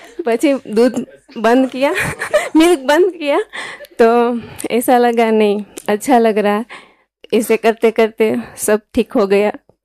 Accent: Surat, Gujarat, India; मैं गुजरात से हूँ सूरत से हूँ

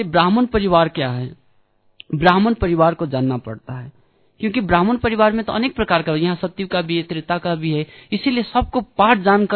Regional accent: Kathmandu, Bagmati, Nepal; Hindi is a second language; मैं काठमांडू से हूँ, इसे भी मेरा हिंदी तो उतना स्पष्ट नहीं

